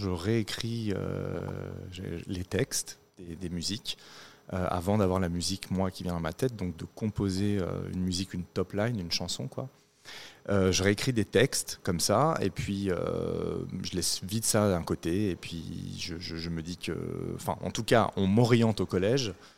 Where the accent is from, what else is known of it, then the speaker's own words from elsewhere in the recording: Champigny-sur-Marne, Île-de-France, France; also born or lived in Paris; J'ai grandi à Champigny-sur-Marne.